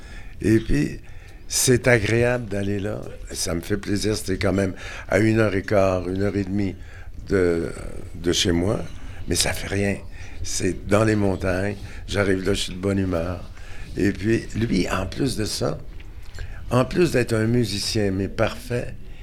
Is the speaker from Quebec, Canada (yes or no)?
yes; Montreal, Quebec, Canada; Puis nous autres, on vient de Montréal. J'avais pas de chevaux à Montréal